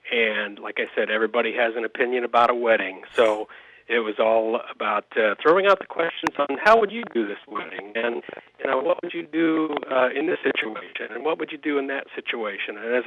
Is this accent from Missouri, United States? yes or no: no; Bushnell, Illinois, United States; I'm a Bushnell boy, so to speak, born and raised in Bushnell, Illinois, down in McDonough County.